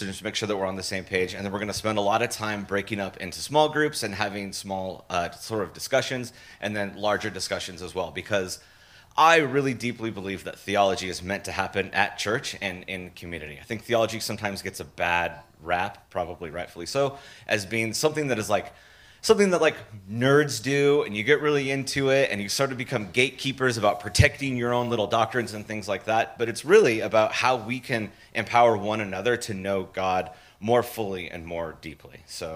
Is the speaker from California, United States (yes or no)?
yes; Mount Shasta, California, United States; I'm from Mount Shasta, California.